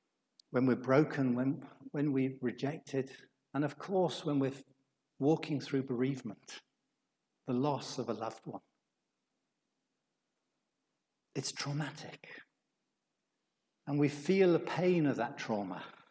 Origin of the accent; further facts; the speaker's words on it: United Kingdom; And, you know, of course, we're British, aren't we? So we just have a cup of tea and carry on.